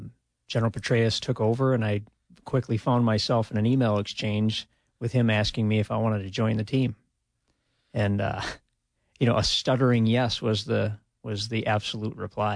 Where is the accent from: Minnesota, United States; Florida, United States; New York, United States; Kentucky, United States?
Minnesota, United States; Being a Minnesotan in Alabama, stationed in Alabama, that was quite a treat.